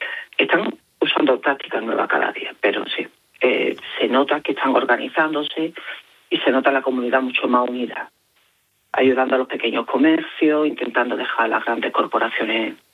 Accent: Spain; also born or lived in United States; Yo tengo doble ciudadanía, soy tanto español como americano.

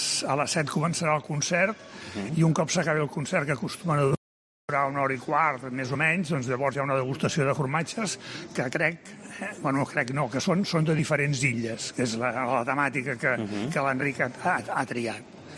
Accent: Terrassa, Catalonia, Spain; jo sóc nascut a Terrassa, que és una ciutat a prop de Barcelona. Sóc un jove d'una ciutat industrial que va estudiar capacitació agrària per anar-se'n a viure al camp

